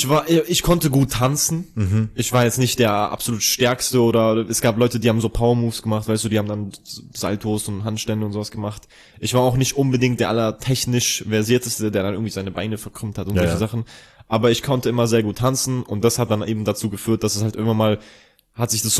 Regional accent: Ingolstadt, Bavaria, Germany; Ja, ich komme aus Ingolstadt.

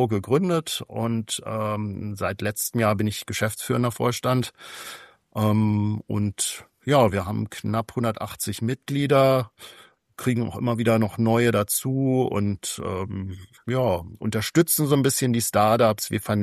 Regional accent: Berlin, Germany; Ich wusste tatsächlich als Berliner nicht, dass das ein fast bundesweit wichtiger Feiertag ist.

